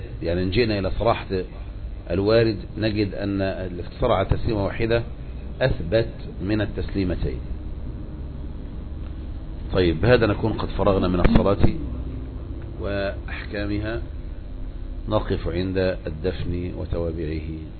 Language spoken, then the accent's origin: Arabic; Egypt; عندنا في مصر مشهور الدعاء بعد الربيع.